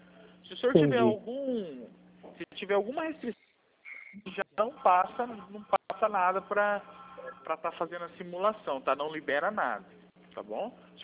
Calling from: Londrina, Paraná, Brazil; Eu falo de Londrina.

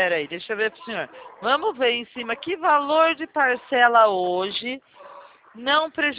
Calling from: Limeira, São Paulo, Brazil; eu falo de Limeira, sou da Poupa-Crédito de Limeira.

